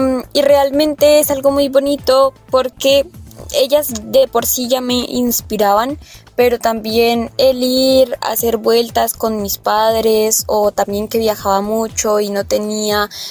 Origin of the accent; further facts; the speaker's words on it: Yopal, Casanare, Colombia; also born or lived in Bogotá / Villavicencio / Medina / Villanueva; now in Meta, Colombia; que he vivido toda mi vida en el llano, me he criado en el llano, nací en Bogotá, sí, pero desde que tengo un año viví en Villavicencio, luego viví en Medina, Cundinamarca, luego viví en Villanueva, Monterrey, me crié en Yopal y estoy de nuevo aquí en el Meta